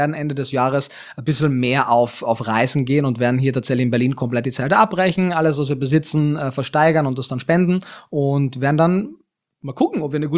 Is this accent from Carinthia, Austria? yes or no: yes; Klagenfurt, Carinthia, Austria; Also ich komme aus Klagenfurt am Wörthersee, das ist eine relativ kleine, oder für österreichische Verhältnisse eine normal große Stadt, aber trotzdem relativ klein.